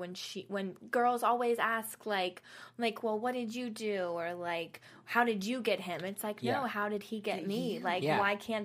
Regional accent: East Coast, United States; Because I understood it because I'm from the East Coast.

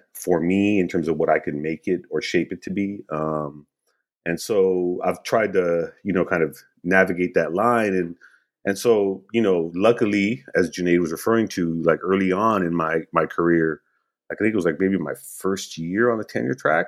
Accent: Los Angeles, California, United States; also born or lived in Peshawar, Pakistan; So we moved to L.A. and growing up in and around L.A., just being shaped by kind of the political moment.

